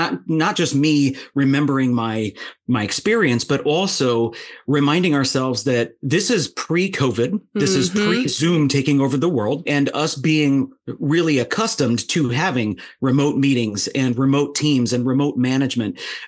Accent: St. Louis, Missouri, United States; growing up in St. Louis in a family of St. Louis law enforcement officers

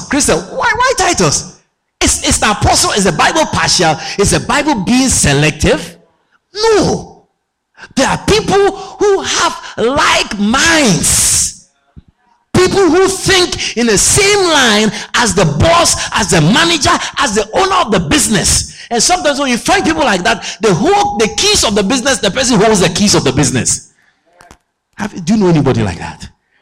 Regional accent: Ghana; Now, even me as a Ghanaian, and Ghanaians in general, I mean, Lighthouse came from Ghana, even as Ghanaians in general, we struggle with Bishop.

